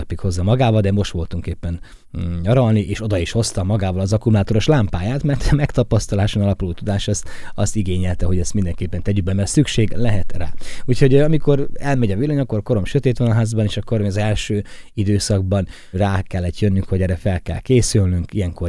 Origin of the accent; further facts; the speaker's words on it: Zakarpattia Oblast, Ukraine; szerencse, hogy mondjuk nem a Magyarország szívében, vagy éppen egy német ország területén nőttem fel gyermekként. És nem ott szívtam magamba az élethez szükséges dolgokat, hanem itt Kárpátalján.